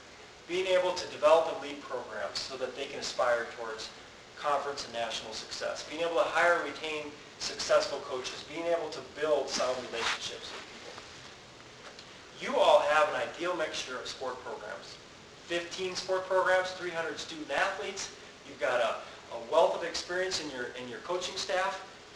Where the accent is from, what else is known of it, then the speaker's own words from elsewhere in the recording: Minneapolis, Minnesota, United States; I'm a Midwest person. I grew up in South Minneapolis. The farthest away I went from home was University of Illinois. I ended up going back to Minnesota to get my PhD